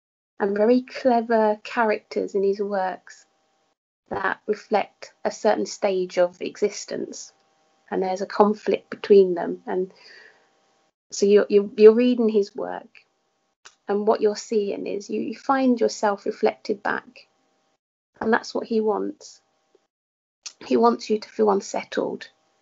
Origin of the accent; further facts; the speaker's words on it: East of England, United Kingdom; it was just by chance I returned to where I grew up in Essex.